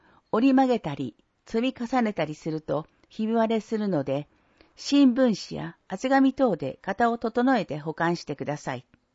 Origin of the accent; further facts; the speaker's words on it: Saitama, Japan; now in Tokyo, Japan; 埼玉の住宅街で生まれ育ち、東京に出た私にはそれが普通でした。